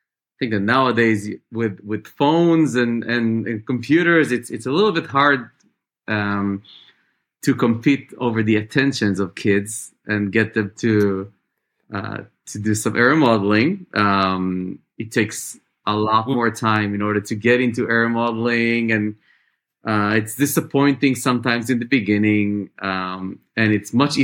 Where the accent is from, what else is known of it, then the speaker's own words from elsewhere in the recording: Israel; I grew up in Israel